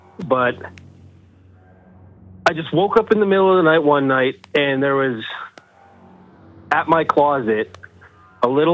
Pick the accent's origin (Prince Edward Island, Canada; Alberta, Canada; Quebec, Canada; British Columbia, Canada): Alberta, Canada; Edmonton; born there; also born or lived in Ontario; now in Calgary, Canada; I was born in Edmonton, and when I called last, I was living in Ontario, but now I'm living in Calgary.